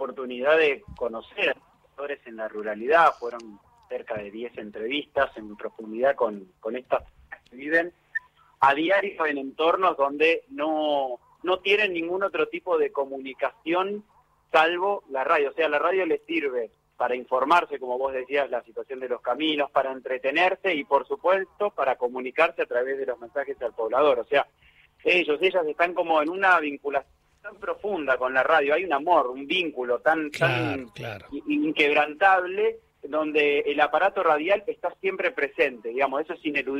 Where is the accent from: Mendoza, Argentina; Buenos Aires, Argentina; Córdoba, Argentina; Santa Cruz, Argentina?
Buenos Aires, Argentina; para mí, que soy de Buenos Aires